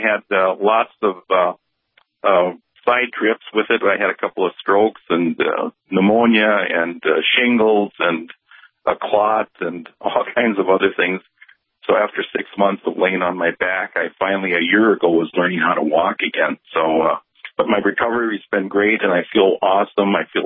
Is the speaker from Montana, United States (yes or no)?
no; Wing, North Dakota, United States; also born or lived in Bismarck; As far as my background, I grew up in Wing, North Dakota, which is near Bismarck. I was born in Bismarck.